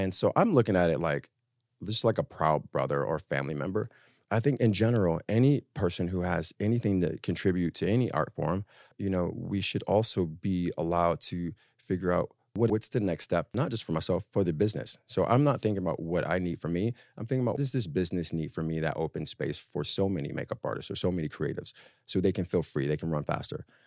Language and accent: English; New York City, New York, United States; But I'm from Harlem.